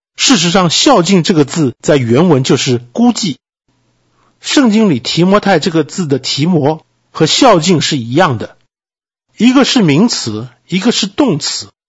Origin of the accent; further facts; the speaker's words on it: China; 弟兄姐妹，在世界各国当中，我们中国是历史最悠久的国家之一